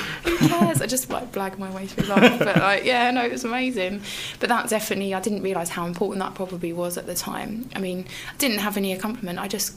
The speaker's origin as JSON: {"language": "English", "town": "Basildon", "region": "East of England", "country": "United Kingdom", "said": "I'm from Basildon. But I went to school in Brentwood. I went to the Ursuline."}